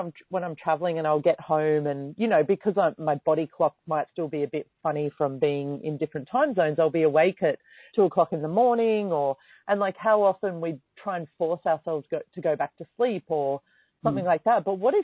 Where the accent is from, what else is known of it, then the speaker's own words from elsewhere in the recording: Australia; And being Australian, I took advantage.